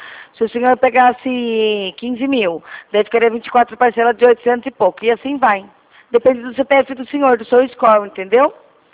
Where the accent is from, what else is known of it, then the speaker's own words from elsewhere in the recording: Rio Claro, São Paulo, Brazil; Eu sou aqui de Rio Claro.